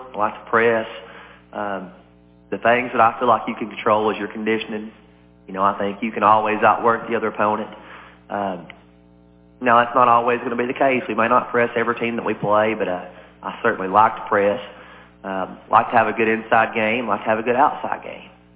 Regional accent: Pickett County, Tennessee, United States; I'm originally from Pickett County.

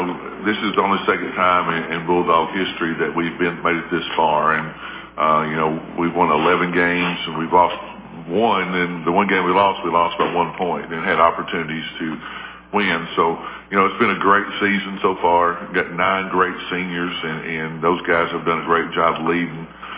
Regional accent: Cookeville, Tennessee, United States; I'm originally from Cookeville. I grew up there, played ball there, played ball at Tennessee Tech.

